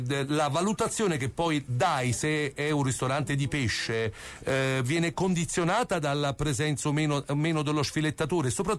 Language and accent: Italian; Naples, Campania, Italy; io sono di Napoli.